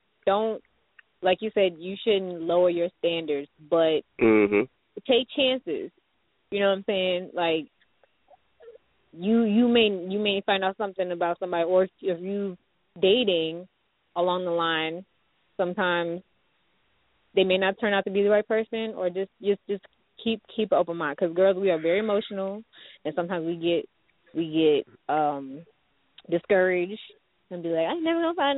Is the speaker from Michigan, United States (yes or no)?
no; Pittsburgh, Pennsylvania, United States; also born or lived in Florida; So I was in Florida, Virginia. I grew up in Pittsburgh.